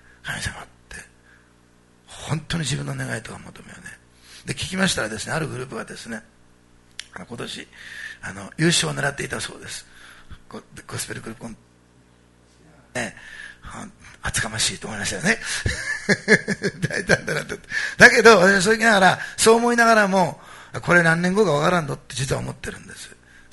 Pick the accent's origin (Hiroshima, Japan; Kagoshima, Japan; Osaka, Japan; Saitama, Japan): Osaka, Japan; born there; 食べ物の話になると乗ってくるんですよね、大阪生まれだから、ね。